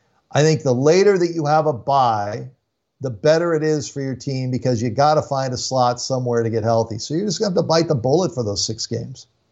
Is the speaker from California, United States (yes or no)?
yes; San Diego, California, United States; I grew up in San Diego, Brent Strom with Randy Jones, the lefty on the mound. This is me as a kid, okay?